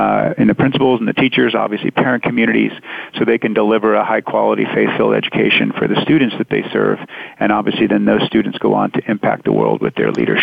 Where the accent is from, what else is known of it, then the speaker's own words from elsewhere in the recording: New York, United States; also born or lived in Garden City, New York / South Carolina; I grew up in New York. I was born in Garden City on Long Island, and lived there till I was about 6 or 7. Moved to South Carolina, actually, for one brief year.